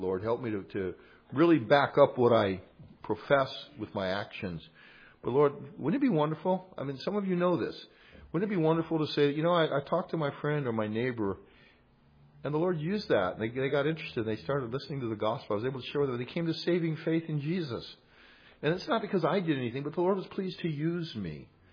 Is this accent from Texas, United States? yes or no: no; California, United States; I was from the San Joaquin Valley.